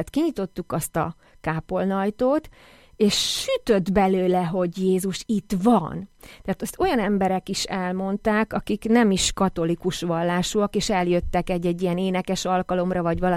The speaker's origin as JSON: {"language": "Hungarian", "region": "Upper Hungary", "country": "Slovakia", "said": "hitoktatóként, és hajnalvándorosként, és felvidékiként abszolút beleillettem ebbe a közegbe"}